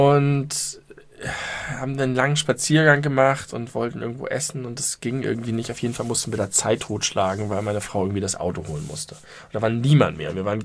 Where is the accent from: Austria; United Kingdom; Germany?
Germany; Hamburg; ich komme aus Hamburg, tut mir leid, das ist nicht meine Kategorie von Taxi.